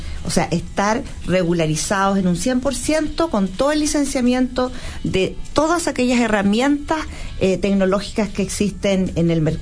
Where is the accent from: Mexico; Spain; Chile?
Chile